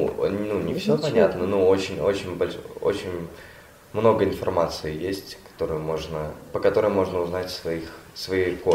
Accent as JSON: {"language": "Russian", "country": "Belarus", "said": "Из Беларуси."}